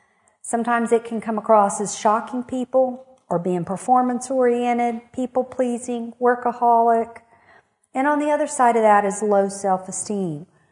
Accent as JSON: {"language": "English", "town": "Kerrville", "region": "Texas", "country": "United States", "tie": "born or raised there", "said": "I'm an ordinary girl. I grew up here in Kerrville."}